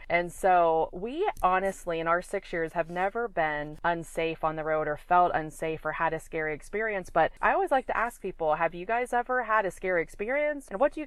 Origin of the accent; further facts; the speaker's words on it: Ohio, United States; moved away as an adult; also born or lived in Florida, United States; So, you know, we're from Northeast Ohio. We moved to Florida. We spent 15 years there before we started traveling.